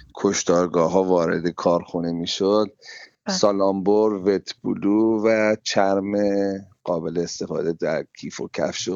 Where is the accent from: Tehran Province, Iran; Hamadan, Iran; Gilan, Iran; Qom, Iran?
Hamadan, Iran; born there; ما تو استان همدان به دنیا اومدیم.